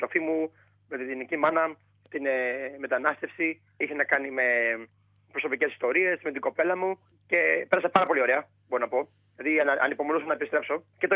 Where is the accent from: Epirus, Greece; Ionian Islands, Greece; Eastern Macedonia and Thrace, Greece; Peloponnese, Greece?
Peloponnese, Greece; Kalamata; now in Australia; Εγώ μεγάλωσα στην Καλαμάτα που είχε καλό καιρό.